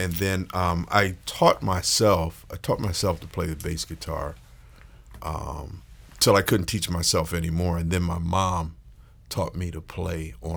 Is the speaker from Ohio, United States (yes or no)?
yes; Zanesville, Ohio, United States; also born or lived in Columbus; However, I was born in Columbus. I was raised in Zanesville, Ohio. Okay. And came back to Columbus after I graduated high school to go to Ohio State.